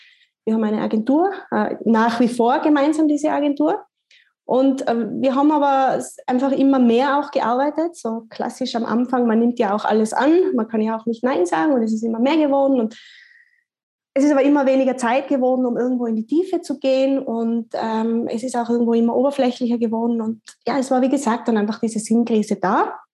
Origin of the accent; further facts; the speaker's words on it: Tyrol, Austria; Ich komme aus Tirol, Österreich